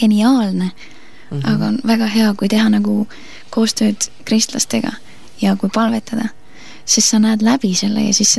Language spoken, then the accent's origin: Estonian; Pärnu, Pärnu County, Estonia; Ma olen sündinud Pärnus ja 19 aastat Pärnus elanud.